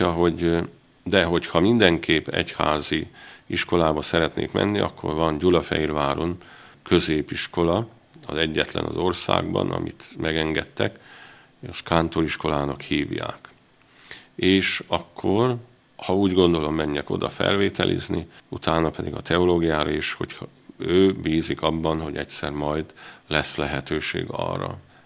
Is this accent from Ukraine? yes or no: no; Ciceu, Harghita, Romania; Csíkszentmiklóson születtem, ez Csíksomlyótól 10 kilométerre